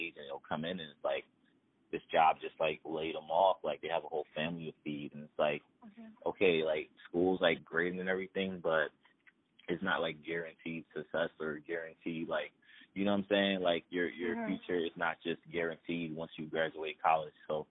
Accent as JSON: {"language": "English", "town": "Upper Darby", "region": "Pennsylvania", "country": "United States", "tie": "born or raised there", "also_born_or_lived": "Philadelphia", "said": "I am from Southwest Philly. I moved to Upper Darby when I was like 10 years old. Really spent like a lot of my formative years in Upper Darby"}